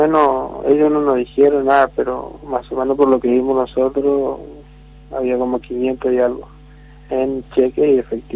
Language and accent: Spanish; Charata, Chaco, Argentina; Sí, yo soy de Charata.